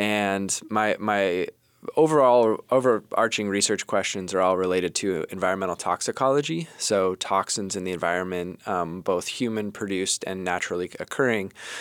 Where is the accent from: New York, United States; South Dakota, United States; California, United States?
California, United States; San Diego; I grew up in San Diego, and I was always fascinated with the tide pools there, and spent a lot of time in the ocean as a kid.